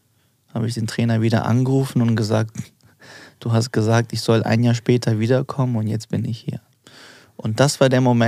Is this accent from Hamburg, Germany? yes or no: yes; Hamburg, Germany; Und ich bin in der Schanze groß geworden, auf St. Pauli groß geworden.